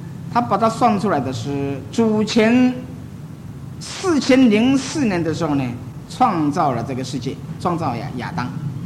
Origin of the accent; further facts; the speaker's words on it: China; 这个我们中国人呢比较容易懂是吧？我们也算法一样，我们算年龄算虚岁。